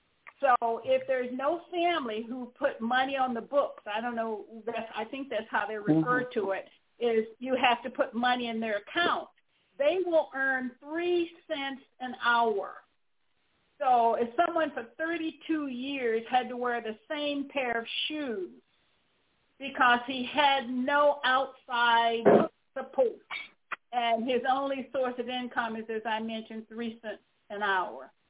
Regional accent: North Carolina, United States; I grew up in North Carolina, not in Louisiana

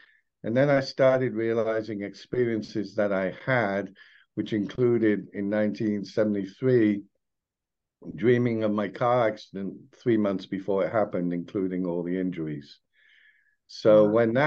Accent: United Kingdom; moved away as an adult; now in United States; because I'm British, that I was a spiritualist before I moved over here in 1984 for a job.

